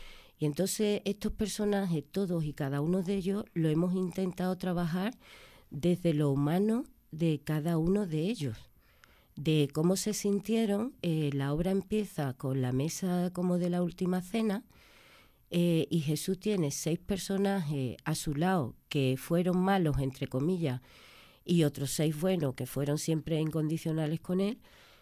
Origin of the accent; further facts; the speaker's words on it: Andalusia, Spain; accent: Andalusian; Y bueno, tú sabes, yo defiendo mucho el andaluz. Yo soy actriz andaluza. Y a no ser que me pidan otra cosa, lo que yo voy a hablar siempre es mi andaluz.